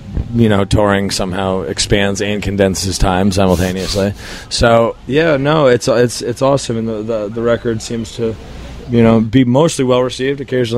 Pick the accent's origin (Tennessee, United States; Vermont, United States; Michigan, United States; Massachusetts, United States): Massachusetts, United States; Boston; I grew up in Boston